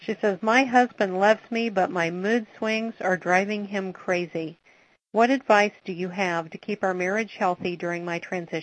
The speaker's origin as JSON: {"language": "English", "region": "Washington", "country": "United States", "said": "We have a Jackie Q from, my home state, Spokane, Washington"}